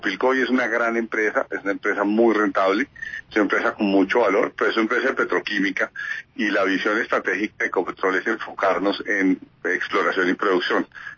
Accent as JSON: {"language": "Spanish", "country": "Colombia", "said": "todos los dueños que somos todos los colombianos"}